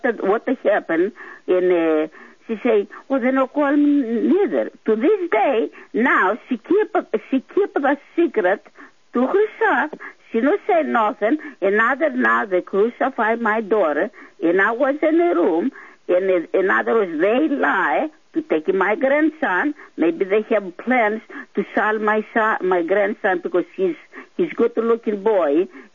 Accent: Sparta, Peloponnese, Greece; English is a second language; now in United States; my sister's is over there in Sparta. I come from Sparta, Greece.

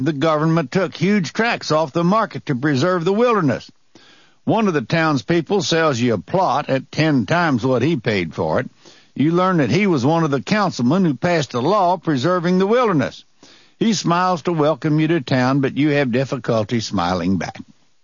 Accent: Boonville, Missouri, United States; born there; But anyway, I was born in Boonville, Missouri, and that town was named after its founder, Daniel Boone.

